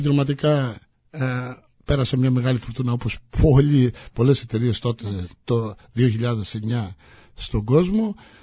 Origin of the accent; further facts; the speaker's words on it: Patras, Western Greece, Greece; είμαι από την Πάτρα, έχω μεγαλώσει στην Πάτρα, έχω μεγαλώσει μέσα στην Παναχαϊκή.